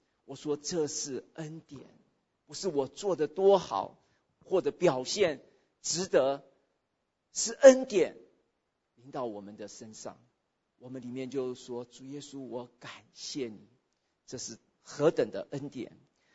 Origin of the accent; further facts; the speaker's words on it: China; now in United States; 我们中国人有时候也有很深的骄傲哈。我们来到美国不管多少年了啊